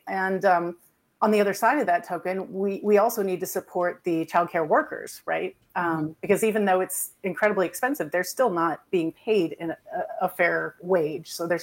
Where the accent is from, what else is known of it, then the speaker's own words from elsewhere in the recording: Iowa, United States; moved away as an adult; I was actually born in Iowa. I was raised in Iowa. And it makes me so sad to see that in my former home state. I've been here for almost 20 years